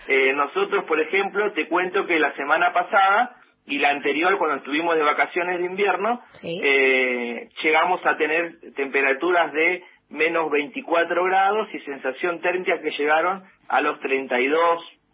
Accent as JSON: {"language": "Spanish", "region": "Tierra del Fuego", "country": "Argentina", "said": "somos de Tierra del Fuego, residimos ahí"}